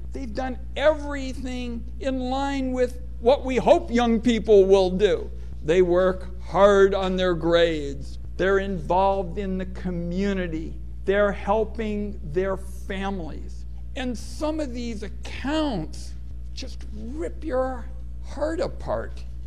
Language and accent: English; Oregon, United States; having talked to so many dreamers in my home state of Oregon